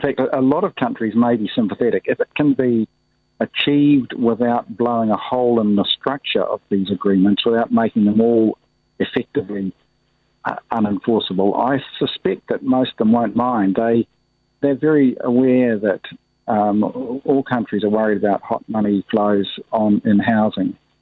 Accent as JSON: {"language": "English", "country": "New Zealand", "said": "as a Kiwi, as a New Zealander, I'll be glad."}